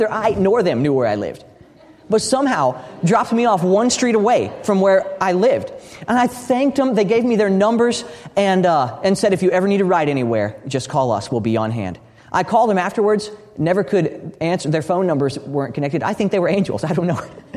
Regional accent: Texas, United States; I'm like, yeah, I'm from Texas. So I'm trying to teach them how to say Texas, and they're having great fun at that.

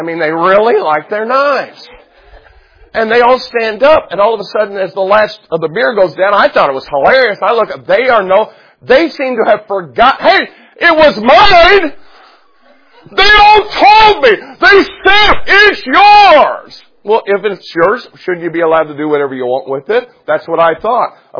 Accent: Jacksonville, Indiana, United States; I'm by myself, and I'm from Jacksonville, Indiana, and I have no reference point.

